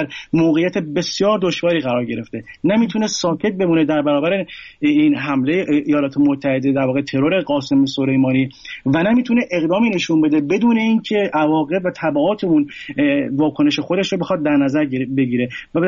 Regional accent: Iran; ما ایرانی هستیم،

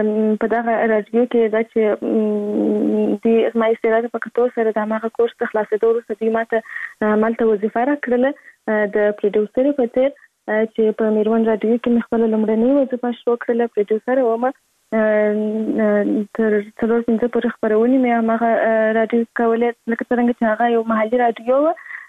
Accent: Kandahar, Afghanistan; born there; زه په کندهار ولایت کې زیږیدلی یم او اوس فعلا هم په کندهار ولایت کې اوسېږم.

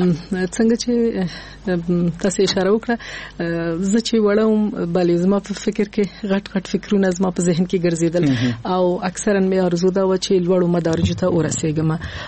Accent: Nangarhar, Afghanistan; also born or lived in Kabul; زه د ننګرهار د ولایت یم اما زیږیدلی په کابل کې یم.

